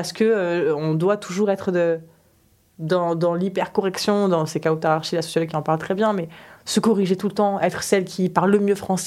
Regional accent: South, France; accent: southern French; Et c'est là où j'ai perdu mon accent du sud.

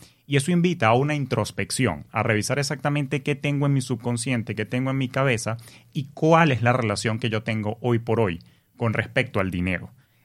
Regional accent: Venezuela; nosotros en Venezuela le tenemos mucho amor a México.

